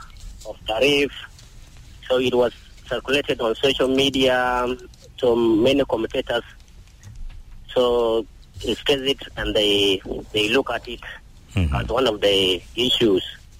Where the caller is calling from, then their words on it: Akobo, Jonglei, South Sudan; Yeah, you are connected with … from Akobo.